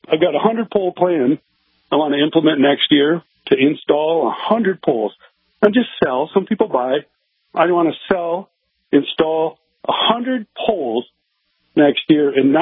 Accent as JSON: {"language": "English", "country": "United States", "said": "Scott, we're American. We're strong."}